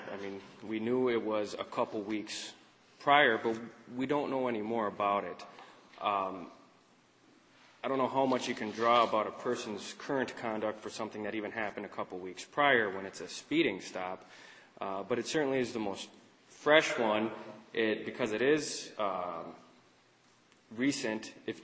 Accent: Ashland, United States; I'm from Ashland. We have a lot of people who drive around with weapons that time of year.

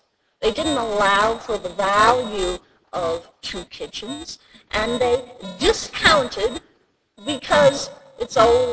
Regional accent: Wausau, Wisconsin, United States; I'm from Wausau, that's right.

